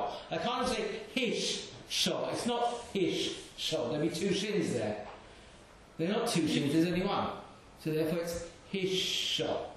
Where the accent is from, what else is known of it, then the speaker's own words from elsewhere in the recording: England, United Kingdom; except for the fact that we English, not to do with Ashkenazim or Sephardim, it's to do with being English.